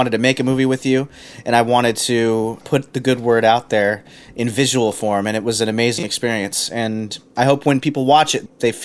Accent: Houston, Texas, United States; You know, I grew up in Houston

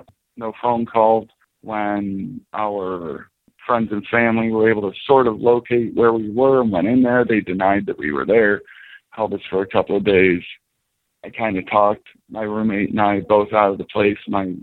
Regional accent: Detroit, Michigan, United States; No, I'm from Detroit. That's where I was hit.

